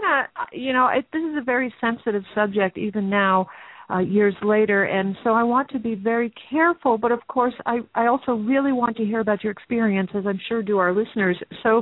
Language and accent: English; New York, United States; Well, I'm from New York originally as well, so I know where Rye is.